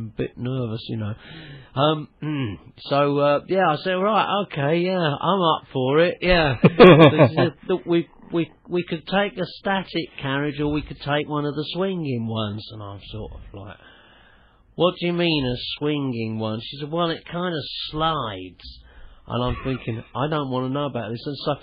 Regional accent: England, United Kingdom; because I'm English and we're very polite and all

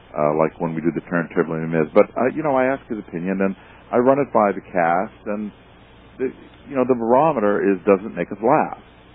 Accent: Massachusetts, United States; accent: Boston; Diner, my Boston accent showing, on Broadway and 50th Street.

